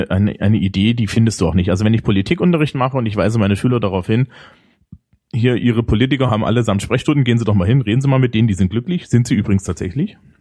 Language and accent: German; Germany; ich bin Deutscher und logistische Probleme löse ich ordentlich.